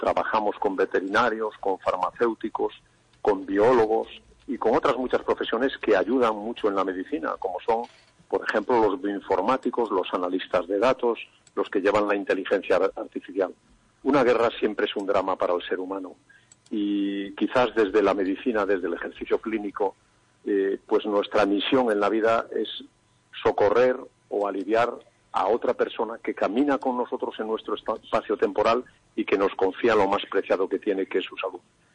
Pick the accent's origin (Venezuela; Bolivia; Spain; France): Spain; Mondoñedo, Galicia; Yo soy de Mondoñedo.